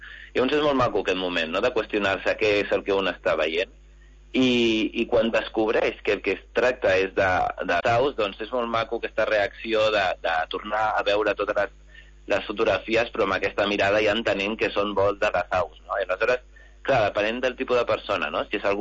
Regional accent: Catalonia, Spain; perquè jo també sóc d'un delta, però jo sóc del delta del Llobregat

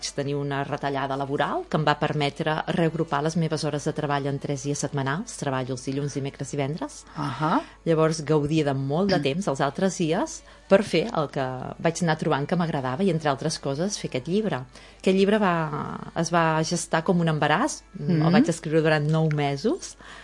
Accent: Santa Coloma de Farners, Catalonia, Spain; now in L'Escala, Spain; llibreries de Girona, de Figueres, biblioteques, al meu poble natal, a Santa Coloma, a la biblioteca també, i aquí a l'Escala, evidentment

